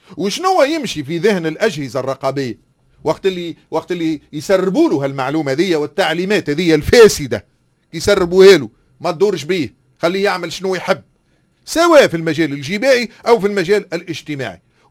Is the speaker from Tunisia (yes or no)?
yes; Tunisia; أنا اليوم كتونسي تقول لي إيش تراقب؟